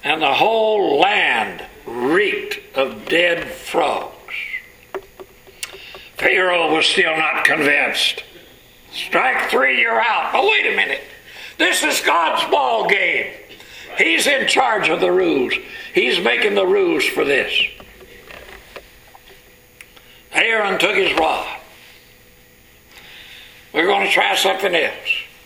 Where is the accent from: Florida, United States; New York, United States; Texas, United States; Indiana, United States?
Texas, United States; now in California, United States; You know, that's one thing I like about California. I was raised down in Texas. We had a lot of flies down there. We don't have that many out here.